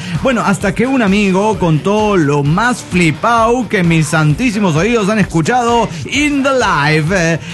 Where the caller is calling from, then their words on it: Monterrey, Nuevo León, Mexico; de Monterrey, México.